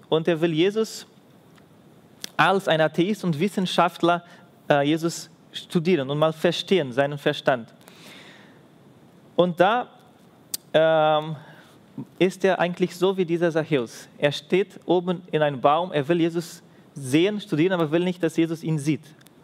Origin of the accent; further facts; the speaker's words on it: Brazil; German is a second language; Und ich komme aus Brasilien